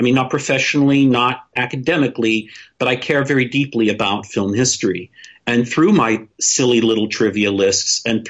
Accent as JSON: {"language": "English", "region": "West Virginia", "country": "United States", "said": "I'm from West Virginia and also of a certain generation."}